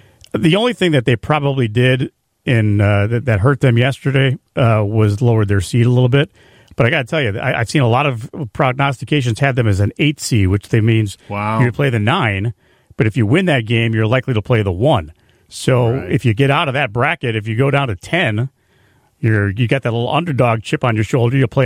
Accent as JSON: {"language": "English", "town": "Glenview", "region": "Illinois", "country": "United States", "said": "The Glenview kid. I'm from Glenview as well."}